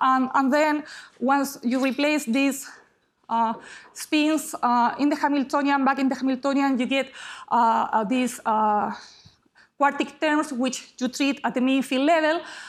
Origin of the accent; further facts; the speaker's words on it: Chile; English is a second language; I am from Chile originally, and then I've been there for 6 years, where I am an associate professor.